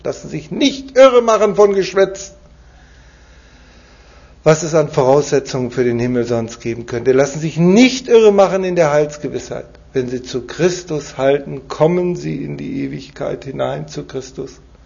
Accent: North Rhine-Westphalia, Germany; ich komme aus dem Siegerland, da ist das ganz besonders schlimm

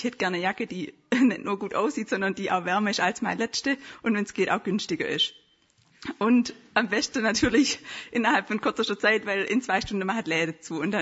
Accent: Bad Teinach, Baden-Württemberg, Germany; now in Stuttgart, Germany

